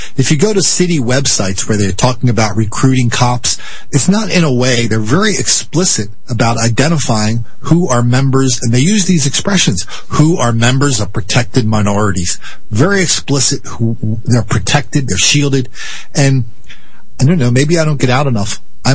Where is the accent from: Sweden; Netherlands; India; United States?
United States; I'm a person, I'm an American, I'm an individual.